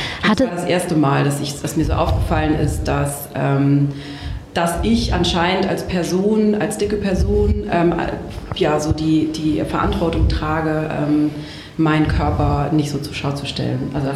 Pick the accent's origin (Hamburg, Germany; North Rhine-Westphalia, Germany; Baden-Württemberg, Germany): Baden-Württemberg, Germany; Aus Süddeutschland, aus so einem kleinen Dorf am Fuße der Schwäbischen Alb.